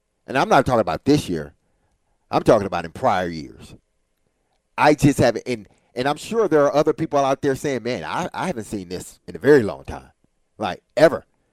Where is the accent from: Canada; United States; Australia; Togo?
United States; Detroit, Michigan; listen, I lived in Detroit, grew up, born and raised in Detroit.